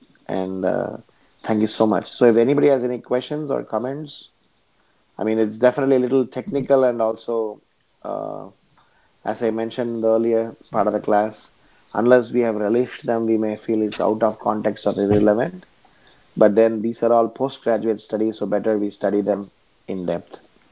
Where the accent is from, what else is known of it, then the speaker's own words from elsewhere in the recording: South India, India; now in Navi Mumbai, India; from Navi Mumbai, and I hail from South India.